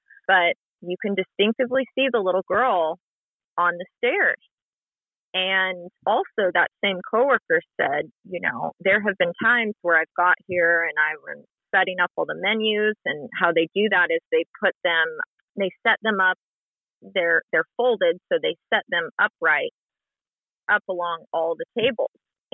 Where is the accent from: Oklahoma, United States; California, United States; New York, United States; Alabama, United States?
California, United States; now in Savannah, United States; I'm personally from California